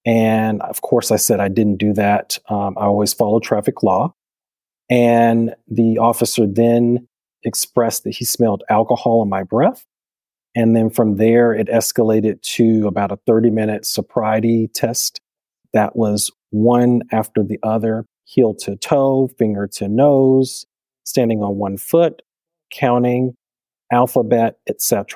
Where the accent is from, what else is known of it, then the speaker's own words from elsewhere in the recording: Alabama, United States; I was literally 3 weeks from moving back to my home state of Alabama.